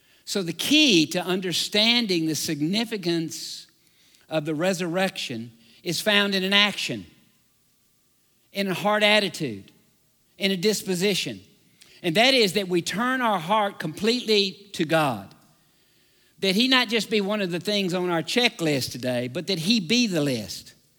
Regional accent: the South, United States; I grew up in the South, and everybody in the South goes to church.

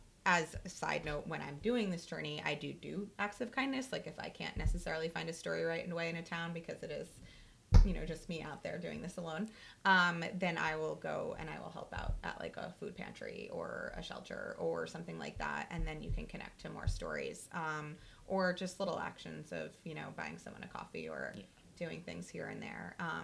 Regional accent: New York, United States; I'm here from New York.

